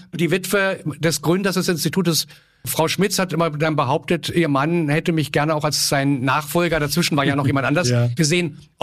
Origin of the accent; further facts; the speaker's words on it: East Germany, Germany; ich komme aus der DDR, das muss ich vielleicht sagen